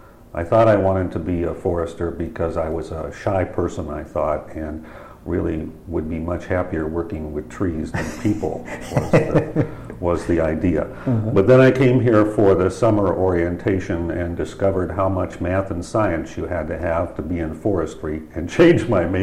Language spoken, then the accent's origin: English; Ohio, United States; First of all, having been born and raised in Ohio, it was a different state